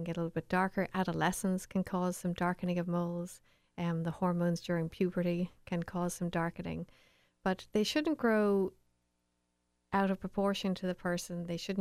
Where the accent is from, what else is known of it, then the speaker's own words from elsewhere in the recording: Leinster, Ireland; moved away; Well, I think I'm in the middle of the Atlantic now, but I'm originally from Ireland. I grew up there.